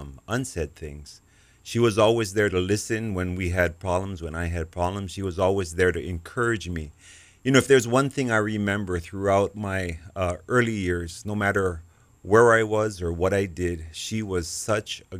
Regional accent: Pearl City, Hawaii, United States; You know, I grew up in Pearl City, but my roots are on the west side.

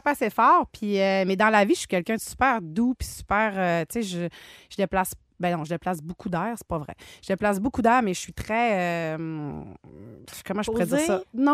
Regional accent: Dolbeau-Mistassini, Quebec, Canada; quand j'étais à l'âge d'environ 15 ans, je suis déménagée. Moi, je viens de Dolbeau-Mistassini. Puis je suis déménagée de Dolbeau-Mistassini à Jonquière.

